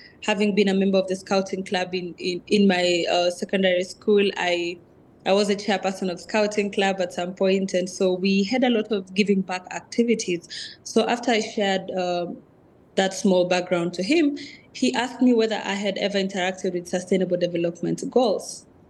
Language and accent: English; Kenya; from Maasai community here in Kenya.